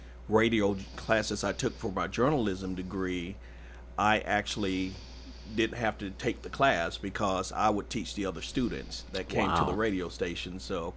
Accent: Terry, Mississippi, United States; A little small town just outside of Jackson there in central Mississippi called Terry.

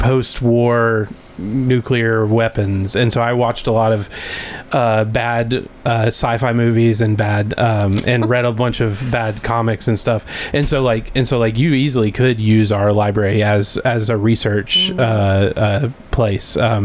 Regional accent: Tullahoma, Tennessee, United States; I grew up in Tullahoma, and Tullahoma only has the one little library.

